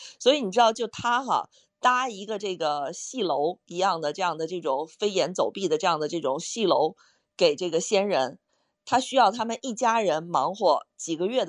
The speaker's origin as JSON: {"language": "Chinese", "country": "China", "said": "所以这个时候他可能也是不太理解我们中国人哈"}